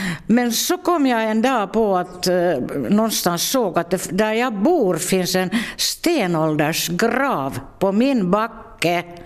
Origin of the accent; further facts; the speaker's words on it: Hindersby, Uusimaa, Finland; also born or lived in Sweden; Jo, jag är född i Hindersby och jag har vuxit upp här och gått i skola här och mina föräldrar är från Hindersby. Så jag är nog genuin Hindersbybo.